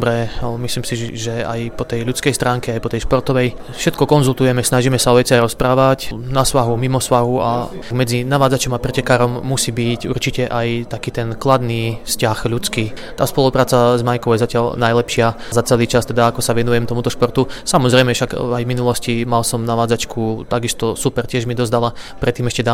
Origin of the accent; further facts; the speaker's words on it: Žilina Region, Slovakia; Ja som od malička bol na lyžiach tým, že pochádzam z Oravy a máme tam veľa pekných kopcov, veľa snehu väčšinou.